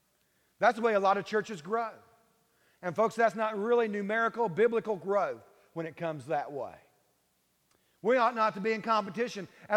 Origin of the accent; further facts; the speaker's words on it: Bible Belt, United States; I came from the Bible Belt, and in the Bible Belt, this is the way most churches grow or decline.